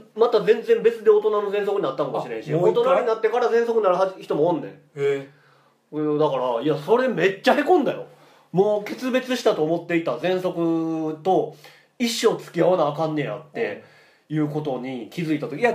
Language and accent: Japanese; Kansai, Japan; 地元の関西に僕も帰って